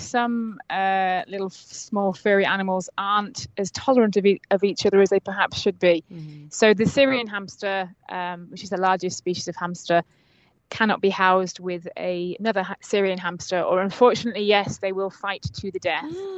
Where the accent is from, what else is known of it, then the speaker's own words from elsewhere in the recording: Yorkshire and the Humber, United Kingdom; I come from Yorkshire in the north of England, and surrounded by farmland and lots of animals